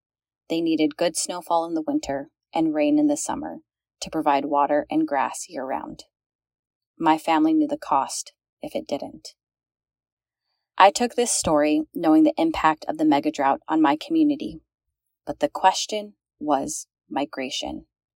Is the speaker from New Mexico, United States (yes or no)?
yes; Gallup, New Mexico, United States; begins in a small town, my hometown, Gallup, New Mexico.